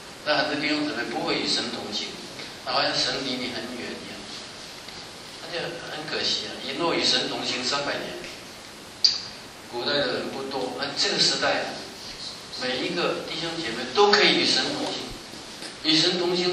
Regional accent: China

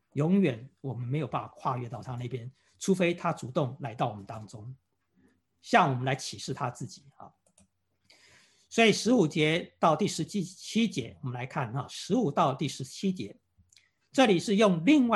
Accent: China; 我们中国人讲的造化之恩

